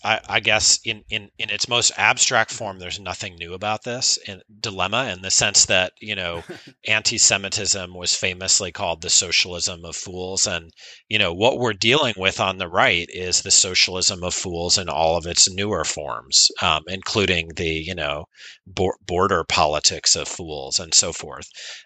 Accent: Missouri, United States; like my home state of Missouri, where Josh Hawley is a senator.

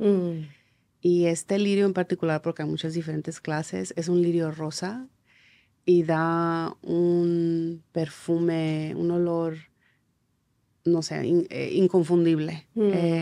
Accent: Sonora, Mexico; Vengo de muchos lados. Soy del desierto, de las montañas de Sonora, que es un estado que está al norte de México. Vengo del cobre. Cuando digo eso es porque el lugar de donde soy está rodeado de cobre, literalmente, muchas minas.

